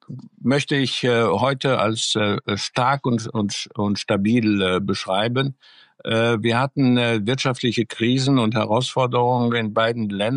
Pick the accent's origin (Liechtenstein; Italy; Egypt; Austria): Egypt; Cairo, Cairo Governorate; moved away as an adult; now in Cologne, Germany; zunächst bin ich in Kairo geboren und zwar von zweiter Generation sozusagen von meinem Vater und dritter Generation von meiner Mutter.